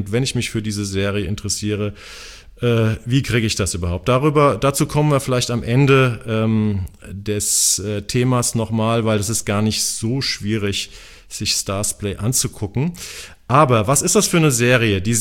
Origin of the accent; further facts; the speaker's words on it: Hamburg, Germany; Und wir als Hamburger Podcaster sind da natürlich auch ein bisschen stolz drauf